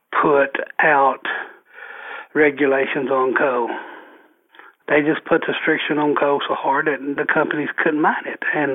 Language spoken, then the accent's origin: English; Kentucky, United States; now in Tennessee; Yes, I moved from Kentucky. I've had to move away.